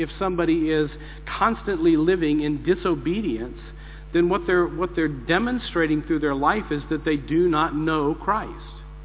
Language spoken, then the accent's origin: English; Texas, United States; Hey, I'm from Texas, man. That's what we were taught when we grew up.